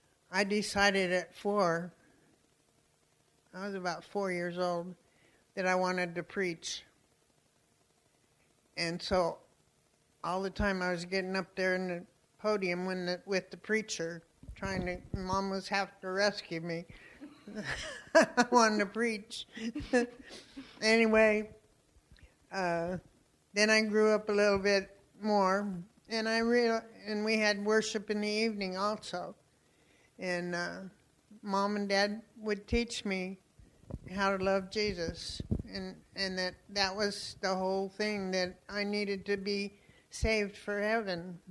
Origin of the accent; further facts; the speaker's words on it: Colorado, United States; born there; And anyway, I was born in Colorado. My parents were there.